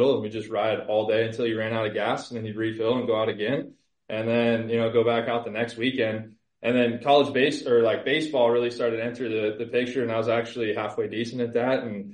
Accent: California, United States; a lot of my buddies growing up in Southern California. We're like right on the border of the Mojave Desert and then the Sierra Nevada.

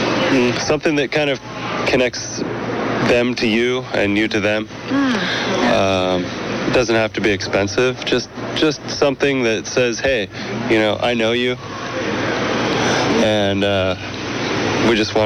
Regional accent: Santa Cruz, California, United States; from Santa Cruz.

